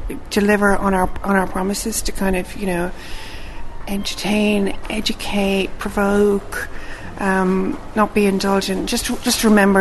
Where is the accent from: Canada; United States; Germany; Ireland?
Ireland; Dublin, Leinster; I'm Irish. I grew up in Dublin, and I always wanted to be a journalist.